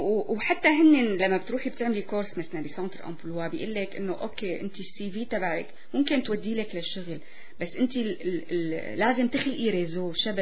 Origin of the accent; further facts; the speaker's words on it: Syria; now in Canada; أنا سورية